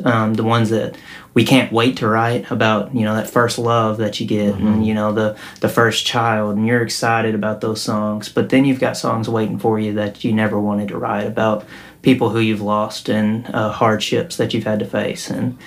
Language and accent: English; Paducah, Kentucky, United States; I had some great musicians on it from Paducah, Kentucky, my hometown, and got to pull in some hometown folks.